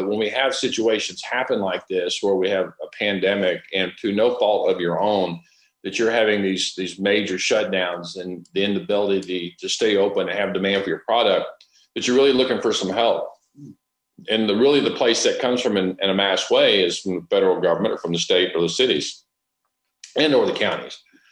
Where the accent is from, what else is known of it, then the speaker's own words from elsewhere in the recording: the Ozarks, United States; And I always jokingly say in small town America, like I grew up over in the Ozark Mountains, you know everybody whether you want to or not.